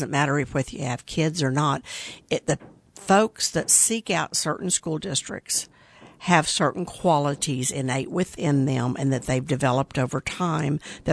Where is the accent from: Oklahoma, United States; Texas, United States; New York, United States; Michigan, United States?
Oklahoma, United States; Midwest City; I grew up in Midwest City. I know it pretty well.